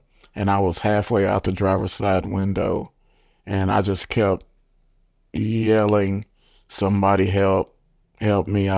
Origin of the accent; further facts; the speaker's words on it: Denison, Texas, United States; now in Bryan, United States; I've been in Bryan for 22 years. I came from North Texas in Denison.